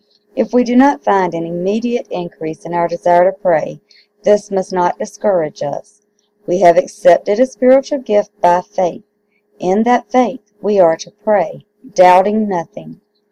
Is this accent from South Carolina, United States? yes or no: yes; South Carolina, United States; from South Carolina in the United States, and I'm honored to have you with me this morning.